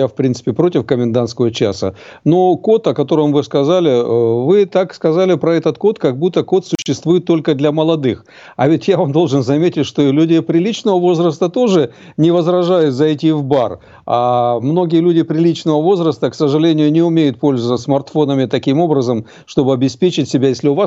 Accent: Germany; Я, как каждый немец, отношусь к категории людей, которые уважают законы и правила.

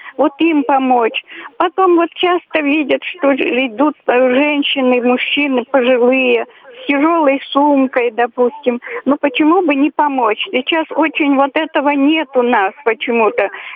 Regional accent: Moscow, Russia; я из Москвы.

